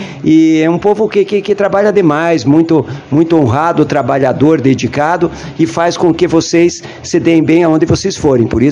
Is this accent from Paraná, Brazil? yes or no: yes; Piraquara, Paraná, Brazil; eu sou de Piraquara, lá da região metropolitana de Curitiba